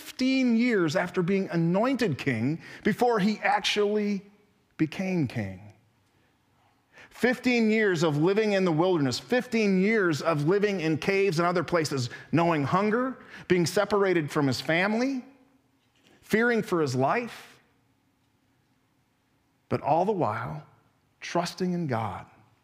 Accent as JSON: {"language": "English", "region": "Iowa", "country": "United States", "tie": "born or raised there", "said": "Now, I grew up in Northwest Iowa"}